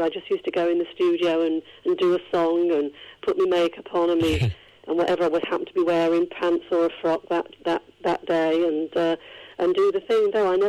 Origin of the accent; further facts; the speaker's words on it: Prestwich, North West England, United Kingdom; Salford's a very, very big area, but I'm more from the Prestwich, Bury Old Road. I was born in a place called Cavendish Road, which actually is sort of on the borders of Salford and Prestwich, really.